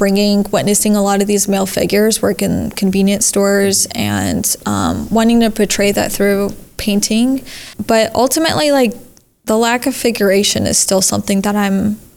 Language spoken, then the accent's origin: English; Missouri, United States; It's really kind of crazy to go to the Middle East and then see the same white Jesus that I grew up seeing in Missouri and in Bethlehem.